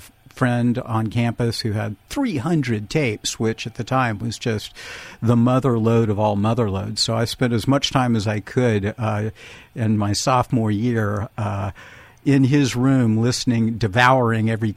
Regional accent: Colombia; I was born and raised in Columbia.

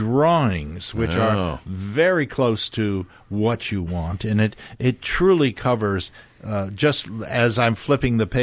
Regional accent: Ohio, United States; my childhood neighbor growing up in Ohio had quite a variety of roses that she was growing next door

